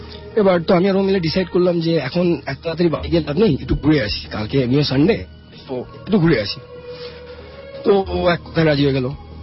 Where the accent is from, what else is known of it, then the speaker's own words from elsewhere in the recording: Chittagong, Chittagong Division, Bangladesh; now in Kolkata, India; আমি চিটাগাং ছেলে, বাট পড়াশোনার কারণে আমি কলকাতায় থাকি।